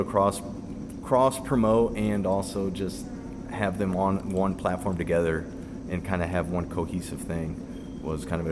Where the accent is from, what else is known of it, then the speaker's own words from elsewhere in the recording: Midwest, United States; You know, just being a Midwesterner, I was like, okay, I need to find my audience